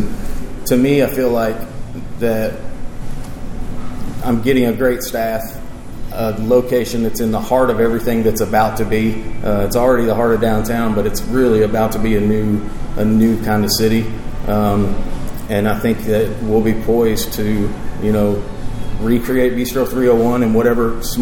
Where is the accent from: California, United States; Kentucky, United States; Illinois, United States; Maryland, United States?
Kentucky, United States; Elizabethtown; I'm originally from Elizabethtown, Kentucky, so this is kind of home base for me.